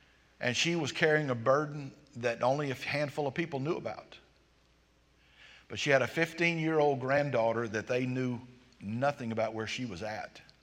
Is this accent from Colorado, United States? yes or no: no; Jacksonville, Florida, United States; born there; I was born in Jacksonville, but I lived on a farm until I was five, and my mom remarried.